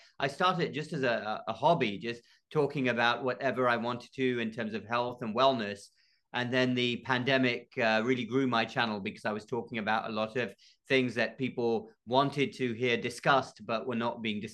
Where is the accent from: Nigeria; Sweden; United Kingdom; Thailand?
United Kingdom; moved away as an adult; now in United States; as you can probably tell, I'm not from the United States. I grew up in the United Kingdom, went to medical school over there, and then shortly after graduation, I came to the US.